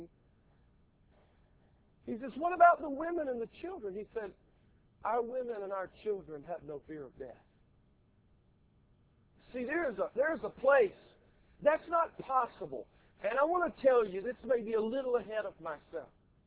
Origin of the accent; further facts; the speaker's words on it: Georgia, United States; my home state, Georgia, was a penal colony.